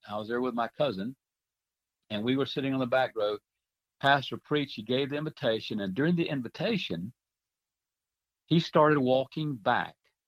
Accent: Florida, United States; also born or lived in Columbia County; Mike, I'm a native Floridian, would you believe?

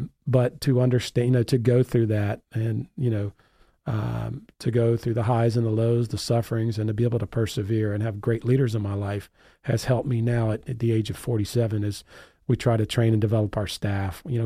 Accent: Florida, United States; looking for sports as a way out, like myself, you know, growing up in South Florida.

